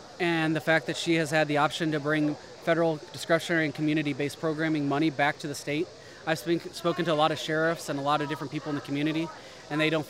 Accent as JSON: {"language": "English", "town": "Petersburg", "region": "Illinois", "country": "United States", "lives_now": "Springfield, United States", "said": "I am currently in Springfield, Illinois. I'm originally from Menard County, Petersburg, Illinois."}